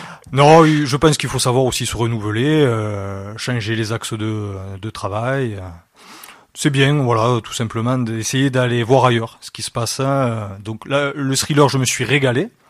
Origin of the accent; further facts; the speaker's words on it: La Palme, Occitanie, France; j'ai 38 ans, je suis marié, j'ai deux enfants, je suis originaire du village de La Palme, dans lequel je me suis investi dès le plus jeune âge dans le tissu associatif, et depuis 2020, je suis conseiller municipal.